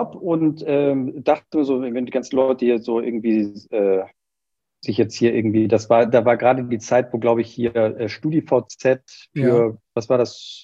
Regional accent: Hamburg, Germany; In Hamburg geboren, im Nordosten von Hamburg aufgewachsen, an der Grenze zu Schleswig-Holstein. Bin jetzt mittlerweile 43

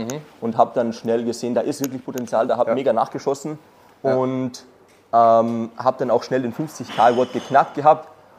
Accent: Austria; 22 Jahre jung, komme aus Österreich, aus dem letzten Dorf mit 1000 Einwohnern. Deswegen verzeiht mir auch bitte den einen oder anderen Versprecher, denn der Dialekt sitzt komplett tief.

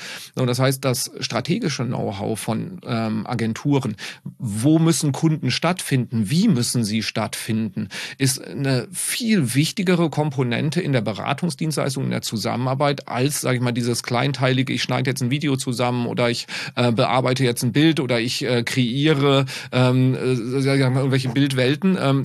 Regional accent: North Rhine-Westphalia, Germany; Doch, ich komme aus dem Sauerland

